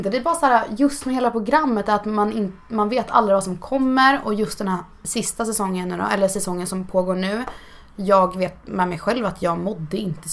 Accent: Hudiksvall, Gävleborg County, Sweden; mina vänner hemma i Hudik

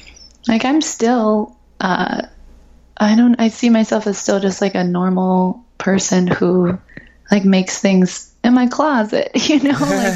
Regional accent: Ohio, United States; I'm from Ohio. My dad's from Singapore.

